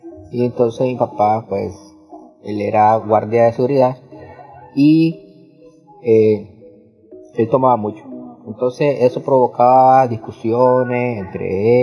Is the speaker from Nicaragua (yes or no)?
yes; Masaya, Nicaragua; soy de Nicaragua, de la ciudad de Masaya.